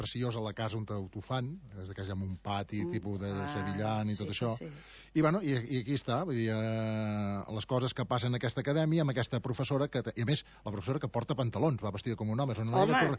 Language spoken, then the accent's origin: Catalan; Girona, Catalonia, Spain; gironí. Perquè som de Girona, d'aquí, de la terra.